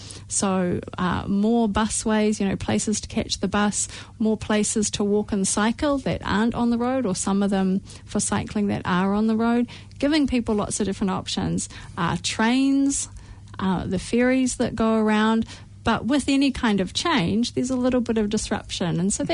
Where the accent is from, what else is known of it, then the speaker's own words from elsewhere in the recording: Wellington, New Zealand; now in Auckland, New Zealand; So I'm from Wellington originally.